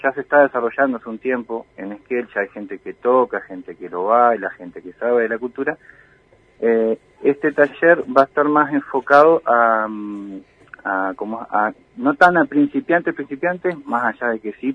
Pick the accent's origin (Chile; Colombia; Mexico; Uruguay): Uruguay; now in Bariloche, Argentina; cuando yo recién llegué acá a la Patagonia, yo soy uruguayo, pero hace 4 años y medio que vivo en Bariloche.